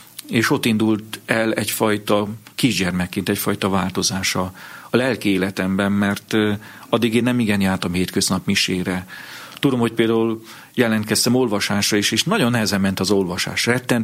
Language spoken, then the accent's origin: Hungarian; Vas, Hungary; nagyon kötődtem a szüleimhez, a szülőföldemhez, és tudtam, hogy hát az egy bentlakásos gimnázium van itt a környéken, Kőszegen, Szombathelyen, ahol bejáró lehetnék.